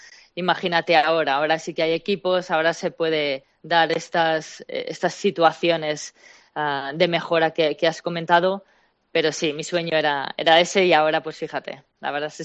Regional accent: Pamplona, Navarre, Spain; now in United States; siempre dicen, ah, eres de donde se corre con los toros. Sí, de ahí, ¿no? Tienes que explicar

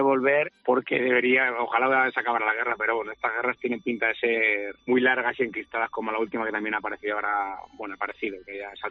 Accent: Talavera de la Reina, Castilla-La Mancha, Spain; pues somos de Talavera de la Reina, un pueblo de Toledo, España.

